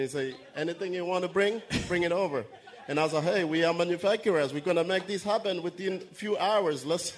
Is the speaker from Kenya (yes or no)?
yes; Kenya; I'm from Kenya.